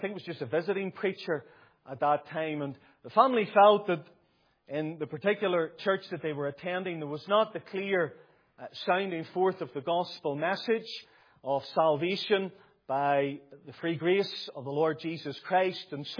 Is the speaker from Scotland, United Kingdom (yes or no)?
no; Newtownabbey, Northern Ireland, United Kingdom; people were city folk, but they had moved to the Newton Abbey area when my mother was a child, and I was brought up in the Carnmoney, Glengormley area of Newton Abbey